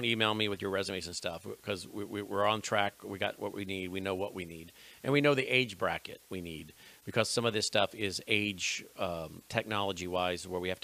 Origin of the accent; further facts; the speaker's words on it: Tennessee, United States; And I'm from Tennessee.